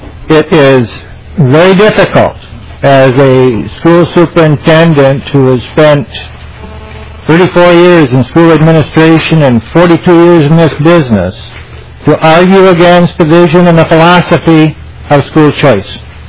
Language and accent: English; Minnesota, United States; when I first became a school superintendent in the state of Minnesota, even though this is my home state